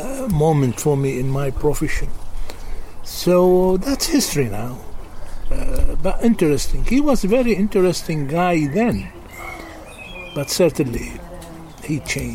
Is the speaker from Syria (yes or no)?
yes; Latakia, Latakia Governorate, Syria; Well, yeah, there was a grave of Saint, apparently, in Earth, just on the outskirts of my hometown, Latakia.